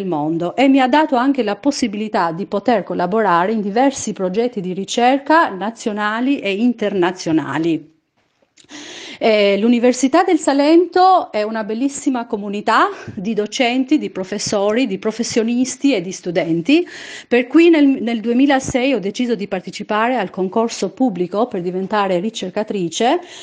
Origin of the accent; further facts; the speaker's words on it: Albania; moved away as an adult; now in Italy; Mi trovo in Italia dal 2000 perché io sono albanese, infatti mi sono laureata alla Facoltà di Economia dell'Università di Scutari, dove ho anche lavorato per 2 anni.